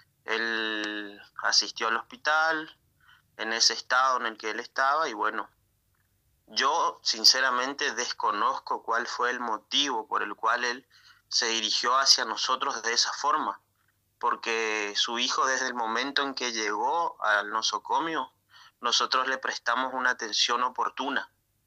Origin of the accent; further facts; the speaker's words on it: Misiones, Argentina; now in Santo Tomé, Argentina; yo soy misionero, no soy de Santo Tomé, estoy ahí viviendo acá actualmente hace 5 años y medio, porque estoy estudiando en la facultad